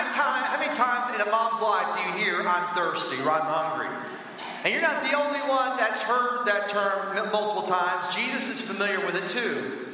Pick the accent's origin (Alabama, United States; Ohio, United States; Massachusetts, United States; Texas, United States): Alabama, United States; We're from Alabama, okay? We have babies really young.